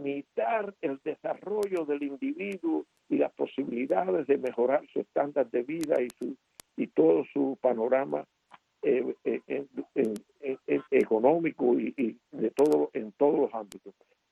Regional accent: Pinar del Río, Cuba; que yo soy de Pinar del Río

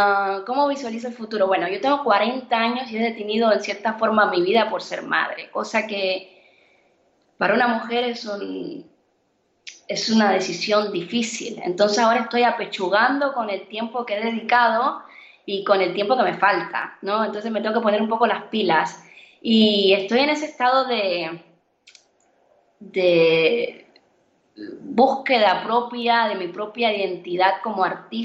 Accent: Cuba; lanzándome como directora cubana

